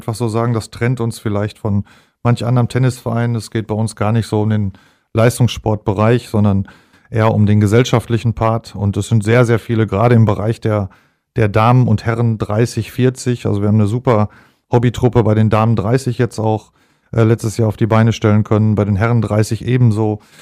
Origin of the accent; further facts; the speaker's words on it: Hamm, North Rhine-Westphalia, Germany; Geboren Hammer Norden. Ja. Da bin ich halt aufgewachsen und wohne jetzt in Bockum.